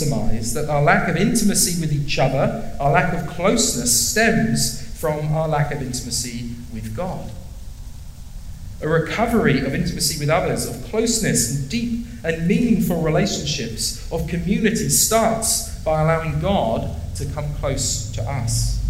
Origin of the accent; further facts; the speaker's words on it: England, United Kingdom; now in Canada; I'm not from Australia. I'm from England, so I've been here for about 5 years, and I'm now a permanent resident of this nation, so I'm almost half Canadian, well on the way.